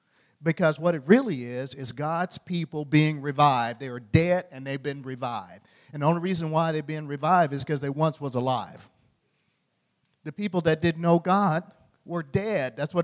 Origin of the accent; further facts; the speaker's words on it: Louisiana, United States; I mean, I tell you, I'm from Louisiana. I'm very simple-minded.